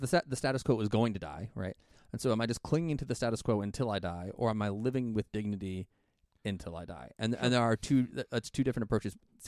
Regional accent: Dayton, Ohio, United States; There's a church in my hometown, Dayton, Ohio.

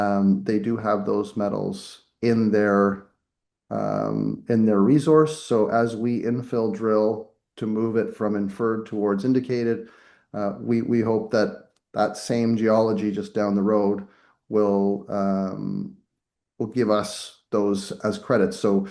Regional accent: Canada; I'm Canadian, so weighing in on U.S. politics isn't popular

